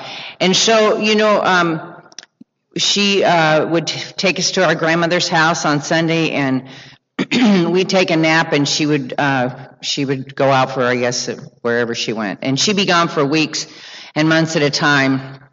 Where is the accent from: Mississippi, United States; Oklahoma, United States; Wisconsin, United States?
Oklahoma, United States; born there; My father went to California, and my mother, we were in Oklahoma. I was born in Oklahoma.